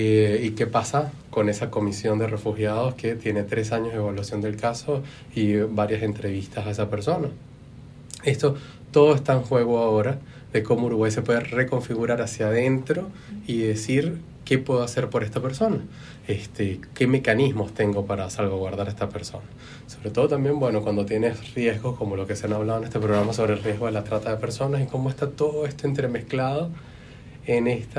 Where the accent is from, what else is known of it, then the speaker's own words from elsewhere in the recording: Venezuela; Sobre todo que yo soy venezolano y, bueno, amamos ese tipo de cosas del país